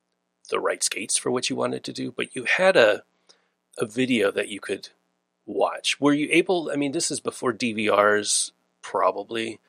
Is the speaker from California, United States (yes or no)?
yes; Alameda, California, United States; growing up in Alameda, which is in the Bay Area, Northern California, like home of all the spots.